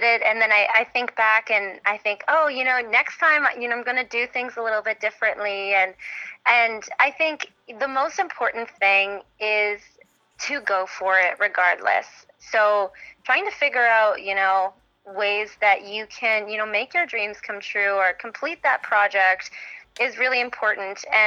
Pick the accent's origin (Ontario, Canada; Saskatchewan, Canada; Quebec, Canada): Saskatchewan, Canada; I bleed green because I'm born and raised in Saskatchewan